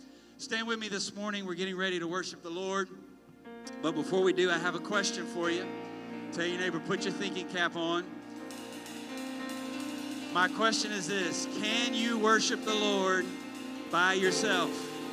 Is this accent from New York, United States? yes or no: no; Louisiana, United States; Growing up in South Louisiana, born and raised, I will tell you, I have been disappointed many times before